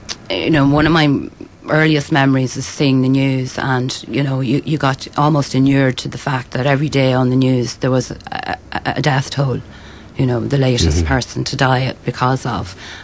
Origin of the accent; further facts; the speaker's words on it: Clanalaig, Northern Ireland, United Kingdom; I'm originally from South Armagh, along on the concession road there in a little townland called Clanalaig. My father's family would be from the town as such. My mother's actually French